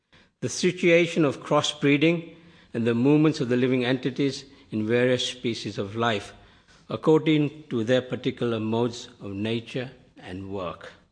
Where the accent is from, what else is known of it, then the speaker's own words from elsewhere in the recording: India; I come from, originally I was born in Africa, then brought up in India.